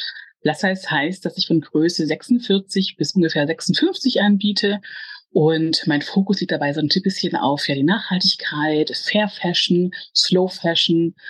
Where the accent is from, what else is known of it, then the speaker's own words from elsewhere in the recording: Stuttgart, Baden-Württemberg, Germany; Also ich komme aus Stuttgart.